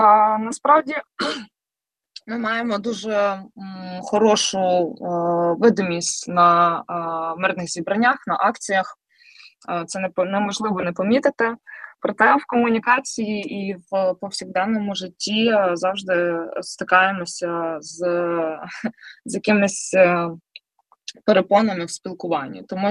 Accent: Kyiv, Ukraine; коли дізналися, що я з Києва

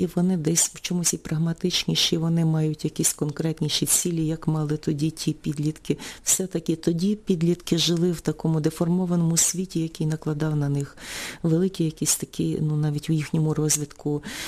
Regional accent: Chernivtsi Oblast, Ukraine; born there; Я народилася на Буковині. Батьки – звичайні селяни.

